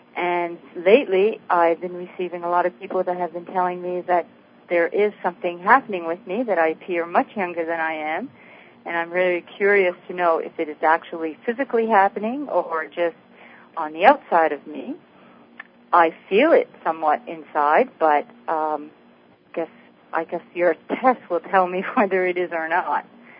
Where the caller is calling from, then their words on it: Nova Scotia, Canada; No, I'm on a land phone, but I'm calling from Nova Scotia